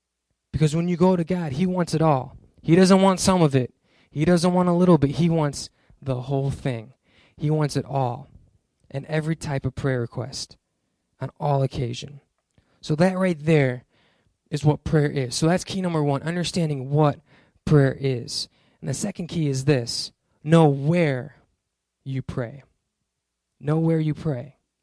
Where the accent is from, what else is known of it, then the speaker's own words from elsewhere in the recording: Ohio, United States; born there; I was born in Ohio, and I was a middle child.